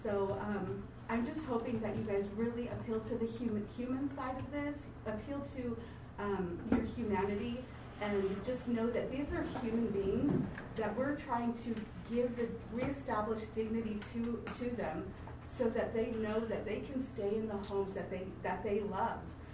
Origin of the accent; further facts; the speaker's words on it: California, United States; So I'm from Trinity County.